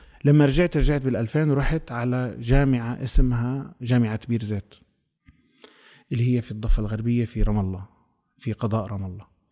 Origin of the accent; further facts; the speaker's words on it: Australia; also born or lived in Kuwait; خلقت بالكويت بس عشت طول طفولتي باستراليا وكبرت باستراليا